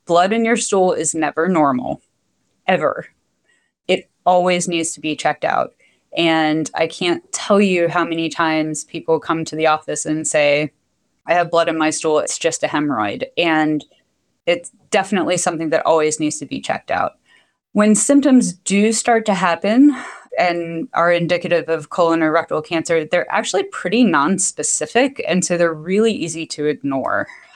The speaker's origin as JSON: {"language": "English", "town": "Wilmington", "country": "United States", "tie": "born or raised there", "said": "I grew up in Wilmington, so I always wanted to be able to come back here and take care of my community if the stars aligned."}